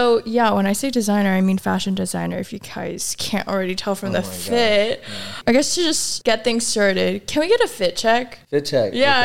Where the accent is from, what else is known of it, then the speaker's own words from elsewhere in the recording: Colorado, United States; Because, I mean, me, I'm like kind of from here. I was born in Colorado, so a little random.